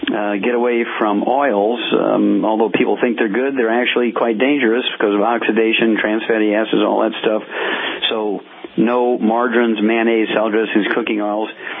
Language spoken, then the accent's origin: English; Missouri, United States; let's start out in my home state, Missouri, and go to Edward.